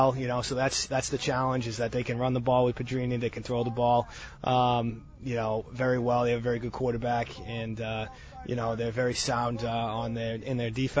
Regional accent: Wakefield, Massachusetts, United States; Well, you know, I am from Wakefield, so I grew up with a strong hatred of Melrose.

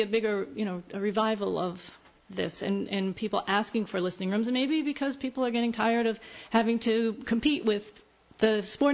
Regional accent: Cambridge, Massachusetts, United States; I grew up in Cambridge. So I went to the Cambridge public school system, and then I went to Westfield State.

